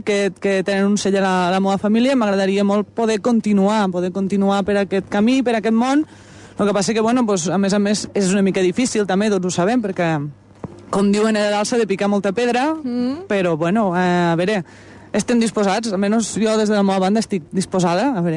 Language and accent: Catalan; Batea, Catalonia, Spain; només dient ja que som de Batea i som de la Terra Alta, ja quasi la pregunta, no?